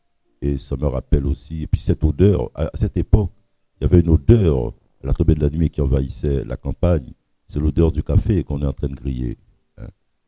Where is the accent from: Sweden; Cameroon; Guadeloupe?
Guadeloupe; also born or lived in Saint-Laurent; quand j'ai quitté Saint-Laurent pour la Guadeloupe, à 7 ans, j'ai vu que ça comme un exil. Donc pour moi, j'avais été arraché à mon enfance. Hein. Bien sûr, je me suis adapté à la Guadeloupe, hein, je suis Guadeloupéen